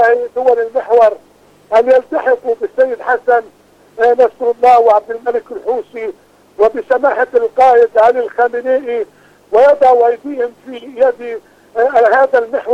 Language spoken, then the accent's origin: Arabic; Palestine; رغم أنهم كانوا يضللون لنا كفلسطينيين